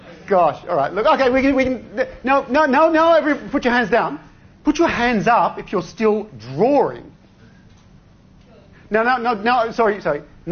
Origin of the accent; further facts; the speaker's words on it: Australia; now in Belgium; It's very funny because I'm actually Australian. I'm Australian, but actually I live in Europe because I'm married to a Flemish-speaking Belgian, a Dutch-speaking Belgian woman